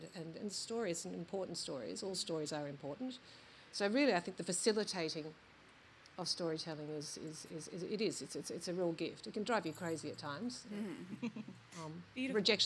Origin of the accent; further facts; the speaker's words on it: Canberra, Australian Capital Territory, Australia; moved away as an adult; I grew up in Canberra. If you grow up in Canberra and you then study in Canberra, the first thing you want to do when you graduate is go as far away as possible.